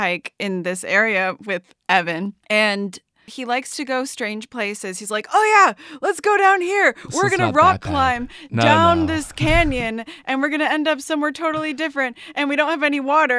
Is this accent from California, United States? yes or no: yes; California, United States; I'm from NorCal, so yes, there's like, you know, culture wars there.